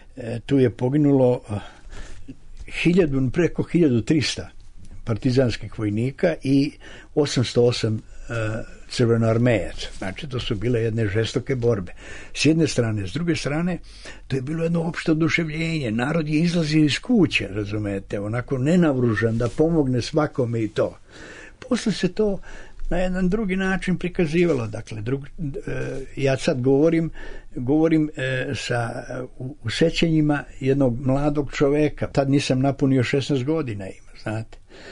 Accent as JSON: {"language": "Serbian", "town": "Slovac", "region": "Kolubara District", "country": "Serbia", "said": "ja sam iz Slovca kod Valjeva, to je 70 km od Valjeva."}